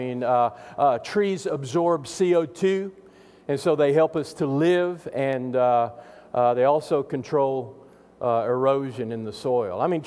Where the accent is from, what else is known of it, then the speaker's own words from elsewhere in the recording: Texas, United States; Now, I grew up out in West Texas where there weren't too many trees.